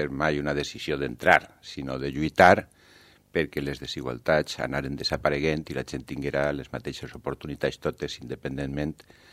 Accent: Valencia, Valencian Community, Spain; born there; vaig néixer en València en 1951, vaig estudiar Econòmiques a la Facultat de València

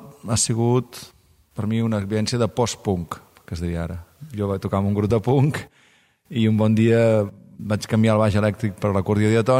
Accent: Sabadell, Catalonia, Spain; born there; a Sabadell, al poble on vaig néixer, al Vallès

